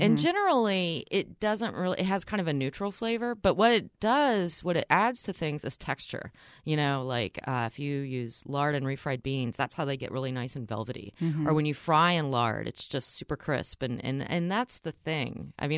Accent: Dallas, Texas, United States; also born or lived in Houston; now in New York, United States; like, you know, because I grew up in Dallas and in Houston, mm-hmm. and then I spent some time in Austin. And so my when I moved to New York, my experience was pretty much limited to those three locations.

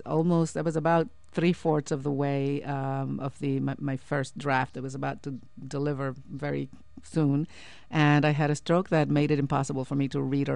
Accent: Puerto Rico; I grew up in Puerto Rico, so I'm there frequently.

